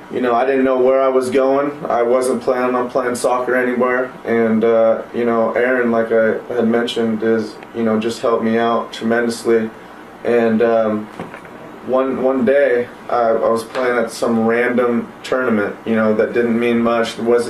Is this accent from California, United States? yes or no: yes; California, United States; Well, I started, I think I was about 4 or 5. Started in Orange County. Just, you know, having fun, being a kid, playing soccer. I loved it. Loved everything about it. Kept playing as I got older in California